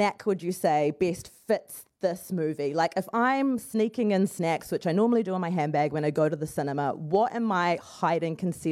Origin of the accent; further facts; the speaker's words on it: New Zealand; from New Zealand.